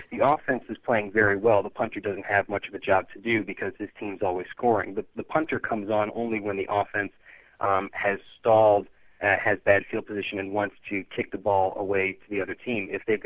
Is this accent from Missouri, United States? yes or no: yes; St. Louis, Missouri, United States; moved away as an adult; now in Australia; I've been in Australia for a little over 4 years now. I was originally from St. Louis, Missouri.